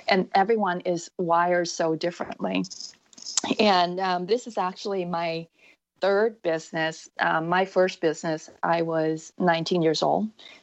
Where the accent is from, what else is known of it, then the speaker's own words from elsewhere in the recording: Canada; now in California, United States; I'm Canadian, by the way, still. But California has been my home since 1985.